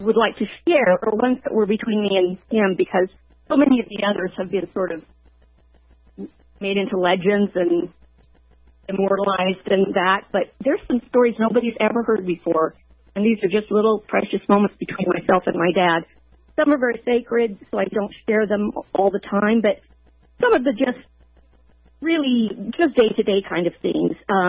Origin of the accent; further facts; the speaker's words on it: Provo, Utah, United States; I was raised in Provo, Utah. Went to Provo High School.